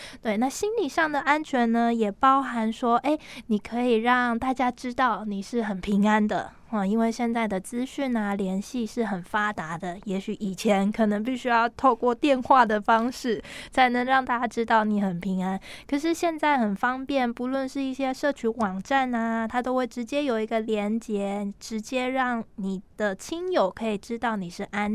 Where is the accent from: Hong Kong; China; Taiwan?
Taiwan; Hualien, Hualien County; 这段期间我们花莲人好像就会开始检视自己的生活